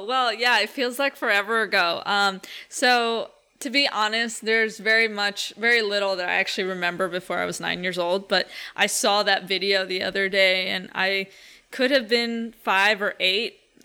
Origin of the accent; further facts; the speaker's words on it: New York City, New York, United States; I grew up in 207th and Broadway, Joe. So, I grew up playing in Inwood.